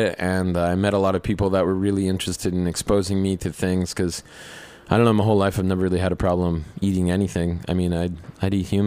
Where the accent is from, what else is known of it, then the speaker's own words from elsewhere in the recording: Maryland, United States; I grew up in Western Maryland, kind of like Appalachia, kind of, but like in a valley. And so I grew up kind of eating crabs and stuff.